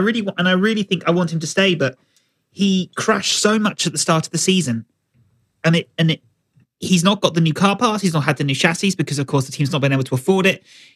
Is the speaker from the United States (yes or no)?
no; Winchester, South East England, United Kingdom; born there; I was born in Winchester. I speak Queen's English. I've always said fracas.